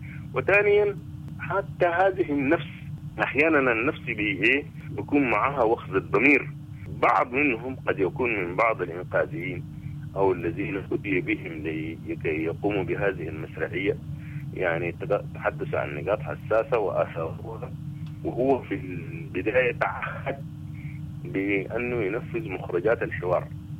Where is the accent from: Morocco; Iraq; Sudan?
Sudan